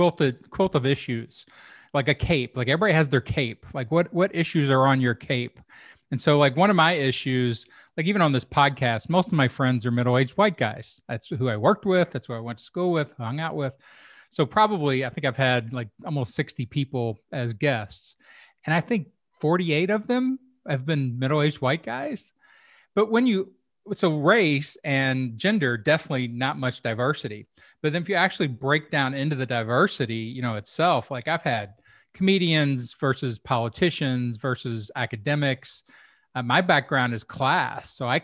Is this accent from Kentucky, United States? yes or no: yes; Kentucky, United States; because I'm from Kentucky.